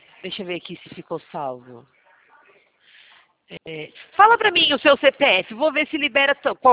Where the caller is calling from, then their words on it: Sorocaba, São Paulo, Brazil; E eu falo daqui de Sorocaba.